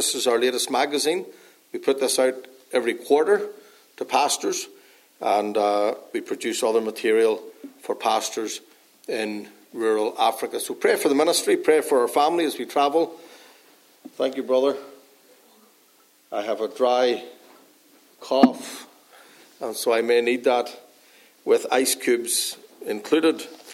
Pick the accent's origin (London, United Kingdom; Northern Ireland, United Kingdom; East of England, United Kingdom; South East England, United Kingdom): Northern Ireland, United Kingdom; Northern Ireland. That's where I'm from originally, if you can't tell by my accent. From Northern Ireland.